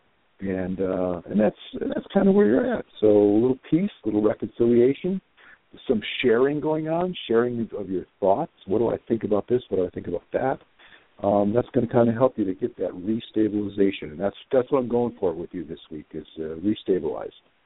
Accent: Midwest, United States; I'm from the Midwest, so I'm speaking in jest here

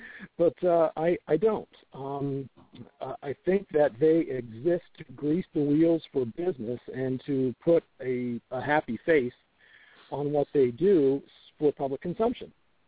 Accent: Pennsylvania, United States; moved away as an adult; now in North Carolina, United States; I'm a transplant here in North Carolina. I came from Pennsylvania about 10 years ago now

